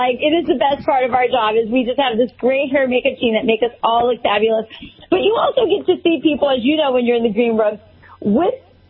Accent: Arizona, United States; I'm from Arizona. I moved to Wisconsin. You can imagine there's a lot of weather differences and a lot of differences.

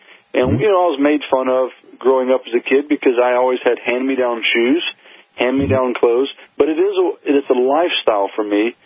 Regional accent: Louisiana, United States; You know, I come from a petrochemical background. Growing up in Southwest Louisiana, that's where most of the fuel for the country comes from. It's full of refineries. That's what they do. And so I had an upbringing in that environment.

